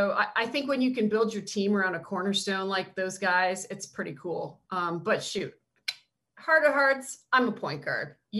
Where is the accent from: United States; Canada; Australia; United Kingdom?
Canada; growing up in Canada, I was such a Blue Jays fan.